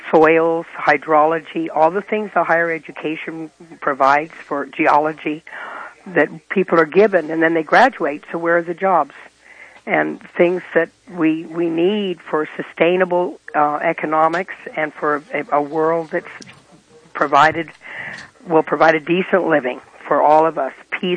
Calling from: Laytonville, California, United States; I'm also from Laytonville, and my children have graduated from there.

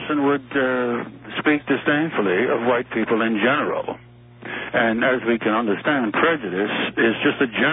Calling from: Long Island, New York, United States; Long Island.

